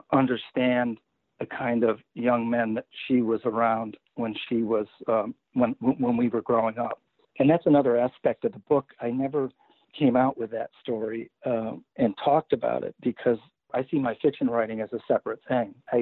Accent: Michigan, United States; Well, I grew up in Michigan, so it's the Great Lakes State, so I had lakes all around me.

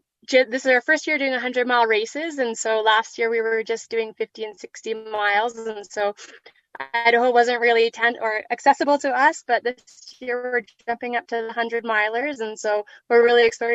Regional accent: Northern Canada, Canada; Yeah, so I grew up in Northern Canada. So I grew up watching it as a kid

